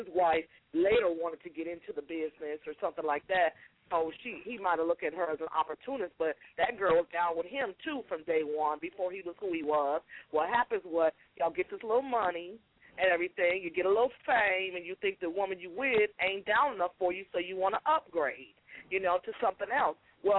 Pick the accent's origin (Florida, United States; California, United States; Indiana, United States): California, United States; Inglewood; I don't talk nothing. I'm from Inglewood. Do we lie? We don't play.